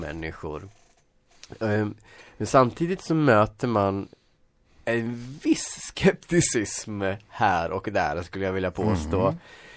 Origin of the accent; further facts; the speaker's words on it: Hällefors, Örebro County, Sweden; jag växte upp i Hällefors, en otroligt den mest ateistiska bygden kanske i hela Sverige, skulle jag tro.